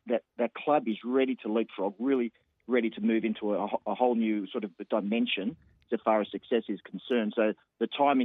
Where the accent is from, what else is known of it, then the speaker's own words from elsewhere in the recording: Long Beach, New South Wales, Australia; So I grew up on the Central Coast at Long Beach.